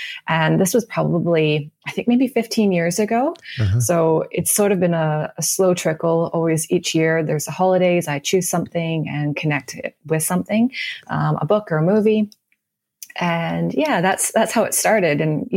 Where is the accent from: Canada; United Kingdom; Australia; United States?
Canada; Vancouver, British Columbia; I'm from Vancouver.